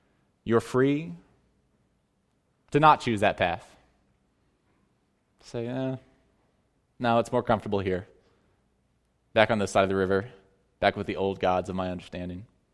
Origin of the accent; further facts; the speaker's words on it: Texas, United States; where I grew up in Texas, racism was in the air, is in the water we drank.